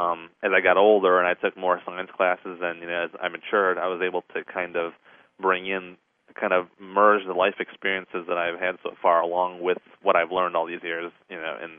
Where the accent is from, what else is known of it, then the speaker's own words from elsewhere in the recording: Chicago, Illinois, United States; and I'm actually not from Florida. I was raised in Illinois, Chicago, and the Chicagoland suburbs, and as we were growing up over there, we were immigrants from Taiwan